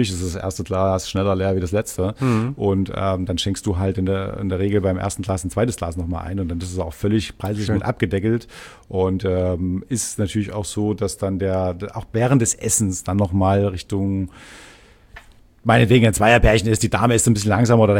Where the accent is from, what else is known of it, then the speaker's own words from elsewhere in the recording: Zwickau, Saxony, Germany; Sachsen, ja. Zwickau, genau.